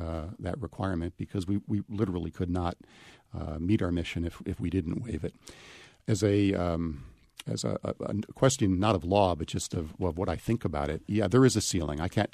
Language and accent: English; Syracuse, New York, United States; I grew up in Syracuse and watched Jim Brown play lacrosse and football